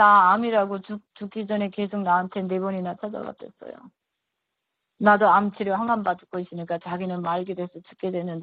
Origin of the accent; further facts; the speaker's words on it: North Korea; 제가 탈북자고